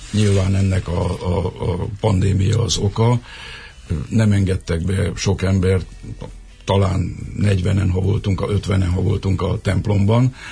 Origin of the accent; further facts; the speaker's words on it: Mureș County, Romania; now in Hungary; tud persze, hogy Erdélyből vagyok, hát nagyon üdvözölt, és mikor megtudta azt, hogy nyárádmenti vagyok